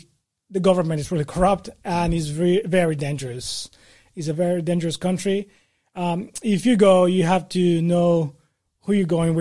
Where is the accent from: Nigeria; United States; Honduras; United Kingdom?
Honduras; Born and raised in Honduras. For those who don't know where Honduras is, in Central America. It's pretty much between North America and South America. One of those small countries.